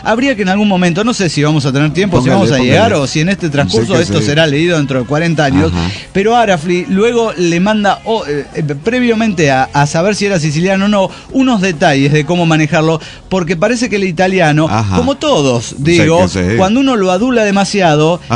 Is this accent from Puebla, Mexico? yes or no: no; Mexico City, Mexico; de Ciudad de México.